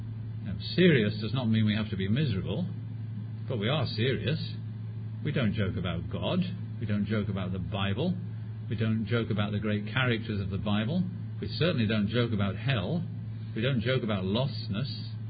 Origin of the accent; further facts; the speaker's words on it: United Kingdom; Well, I have a problem with being British, I'd have to say lady.